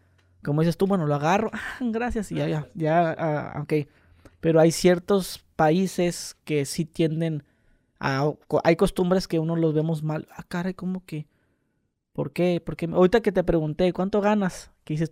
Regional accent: Mexico; y nosotros como mexicanos esperamos que, oye, pues agárralo

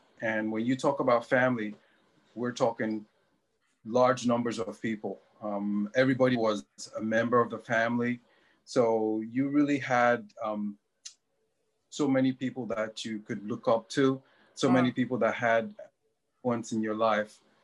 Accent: Nigeria; growing up in Nigeria, it's, as you can imagine, it's a different world, not unlike life here. Where I grew up was replete with all the modern conveniences that we take for granted here.

